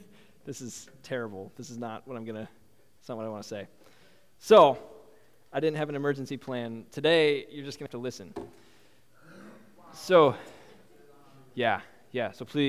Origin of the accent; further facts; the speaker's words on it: United States; And as an American, we love us some independence, don't we?